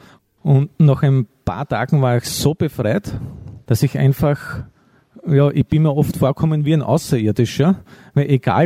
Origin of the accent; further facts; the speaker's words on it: Lower Austria, Austria; ich habe in der Schule noch nicht Englisch gehabt. Ich bin schon etwas älter. Und da war das halt bei uns im Waldviertel noch nicht.